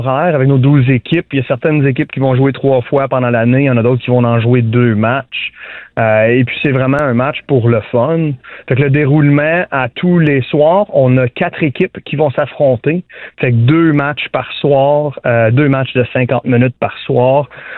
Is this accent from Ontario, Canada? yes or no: yes; Rockland, Ontario, Canada; Et moi, je viens de Rocklin, fait que les quatre, on vient de la région Est-Ottawa, Ontario